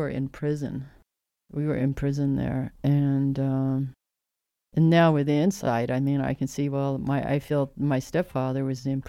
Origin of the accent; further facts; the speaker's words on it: Tulsa, Oklahoma, United States; I mean, growing up in Tulsa